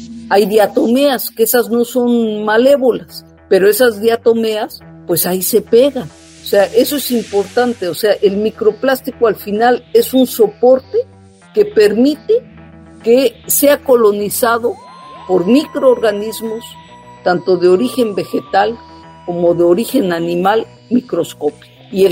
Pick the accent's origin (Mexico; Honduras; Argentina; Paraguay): Mexico; ¿por qué no cambiamos nuestro modelo de consumo y de desecho como población, como mexicanos?